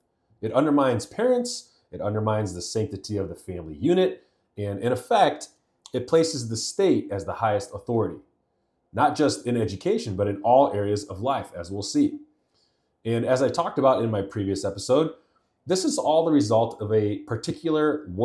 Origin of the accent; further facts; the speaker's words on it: Illinois, United States; I also talked about a bill that was proposed last year in my home state of Illinois